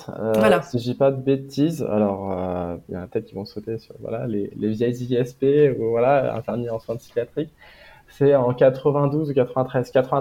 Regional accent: Brittany, France; du coup, j'ai 31 ans, je suis breton, c'est important de le dire, on a une fierté en Bretagne.

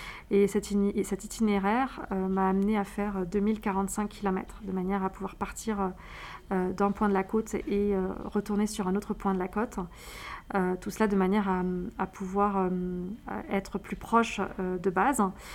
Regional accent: France; parce qu'on est habitué au blanc chez nous en France, mais on est plutôt habitué à la verticalité.

